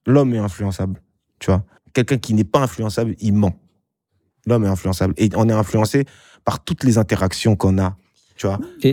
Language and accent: French; Republic of the Congo; moi, je suis congolais. Tu vois, on aime les costumes et tout ça. Et en plus